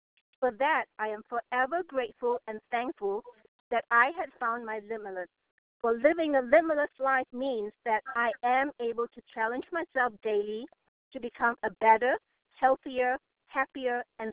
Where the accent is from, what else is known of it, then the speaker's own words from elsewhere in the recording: San Jose, California, United States; I'm from San Jose, California.